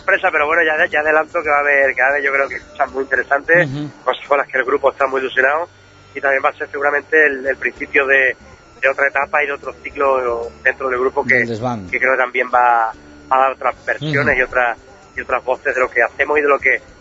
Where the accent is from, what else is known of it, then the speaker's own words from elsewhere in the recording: Zafra, Extremadura, Spain; Y yo soy de Zafra